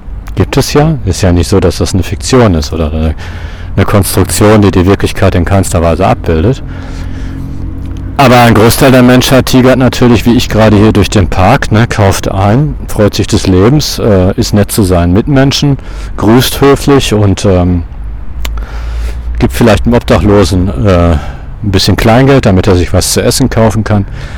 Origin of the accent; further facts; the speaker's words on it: Dortmund, North Rhine-Westphalia, Germany; meiner Heimatstadt Dortmund